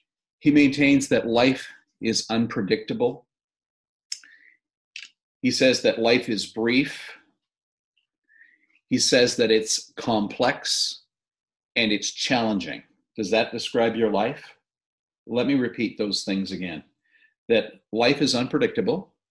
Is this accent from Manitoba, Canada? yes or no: yes; Manitoba, Canada; When I grew up in Manitoba, every year, hunting was the big thing.